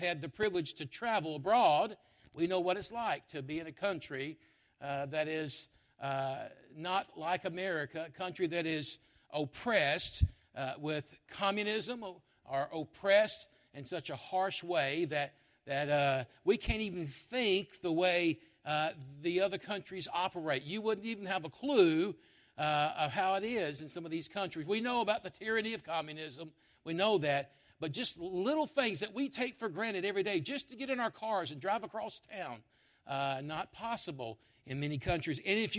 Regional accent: England, United Kingdom; We're thankful, dear God, that you've given us the Word of God as a English people.

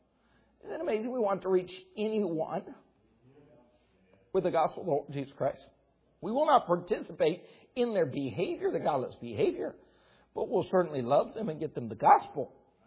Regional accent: United States; I'm an American, and I thank God for that.

